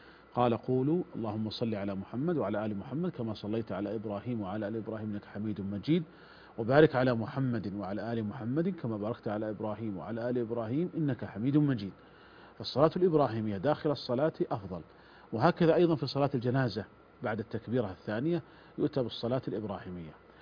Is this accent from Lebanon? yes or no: no; Saudi Arabia; أولا الضمان الاجتماعي عندنا في المملكة العربية السعودية